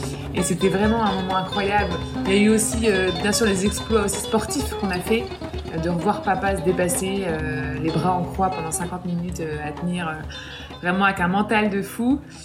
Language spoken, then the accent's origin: French; Lille, Hauts-de-France, France; j'ai 31 ans et je suis lilloise, donc lilloise d'origine.